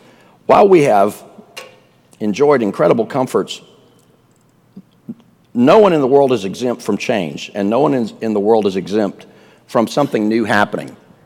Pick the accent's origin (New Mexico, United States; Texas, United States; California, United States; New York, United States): Texas, United States; I'm from Texas, man.